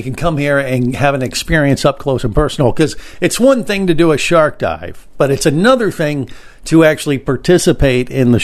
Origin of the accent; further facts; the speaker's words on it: Italy; accent: Italian; Maybe it's getting lost in my Italian accent translation, you think?